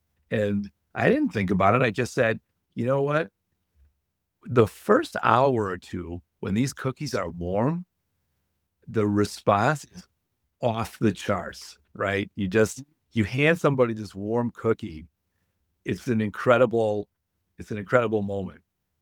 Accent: Chicago, Illinois, United States; moved away as an adult; now in Boston, United States; I'm born and raised in Chicago. I've been in the Boston area for 30 years, but Chicago was where I started.

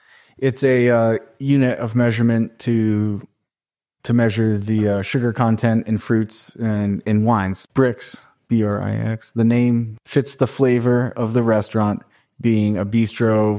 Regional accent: Vermont, United States; also born or lived in New Hampshire, United States; So I was born in Vermont and spent a lot of my life in New Hampshire, right on the border of the Connecticut River there.

